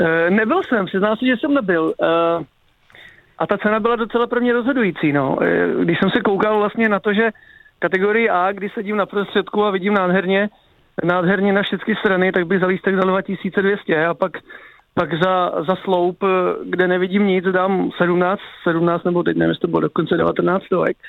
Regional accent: Pardubice, Pardubice Region, Czechia; i když jsem Pardubák

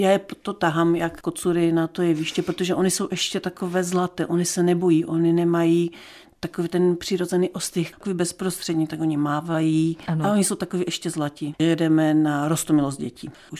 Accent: Karviná, Moravian-Silesian Region, Czechia; born there; now in Český Těšín, Czechia; Já jsem se narodila v Karviné ráji, tož jak jinak.

